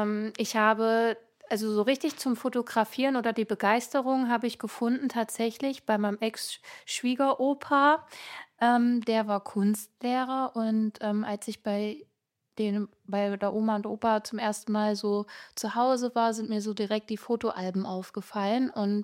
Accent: Heilbad Heiligenstadt, Thuringia, Germany; born there; Ja, ich bin gebürtig aus Heimat-Heiligenstadt, das ist Thüringen, das Eichsfeld.

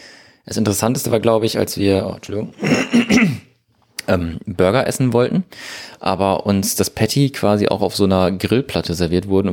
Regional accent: Germany; Das sind wir also als Deutscher.

